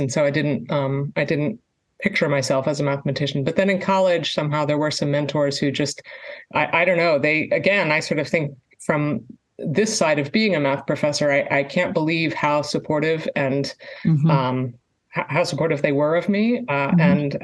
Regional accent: Pennsylvania, United States; I grew up in Pennsylvania and I don't have a mathematical family

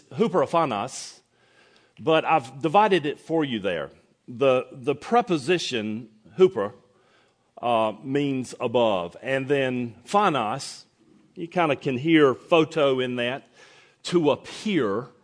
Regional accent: North Carolina, United States; I grew up outside of the University of North Carolina and down the road from Duke University.

